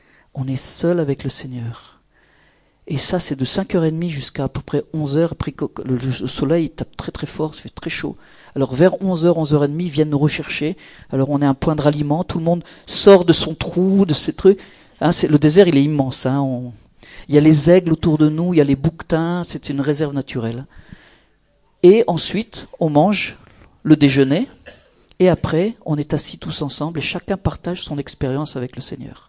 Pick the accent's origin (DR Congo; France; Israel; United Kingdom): Israel; Alors je ne voulais pas lui dire que j'étais d'Israël.